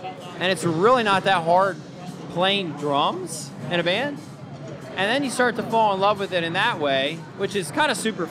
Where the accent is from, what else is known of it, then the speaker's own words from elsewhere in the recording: Pennsylvania, United States; From Pennsylvania.